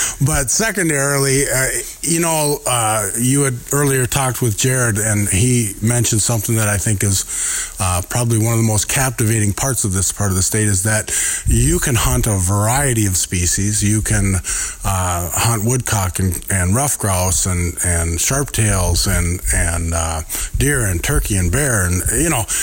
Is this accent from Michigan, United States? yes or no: no; Minnesota, United States; No, I grew up in the Twin Cities area. I was a St. Paul police officer for 31 years.